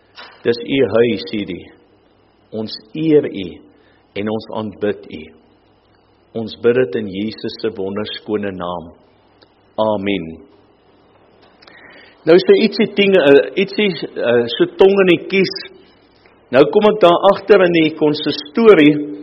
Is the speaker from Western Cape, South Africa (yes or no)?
yes; Western Cape, South Africa; accent: Cape; want ek het mos 'n Kaapse aksent